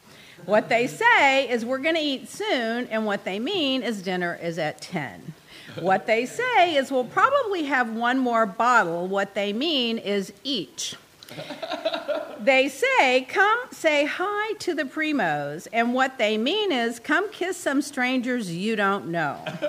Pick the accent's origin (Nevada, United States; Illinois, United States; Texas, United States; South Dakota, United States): Texas, United States; Dallas; So I'm from Texas. I live in Dallas. Everything's on time.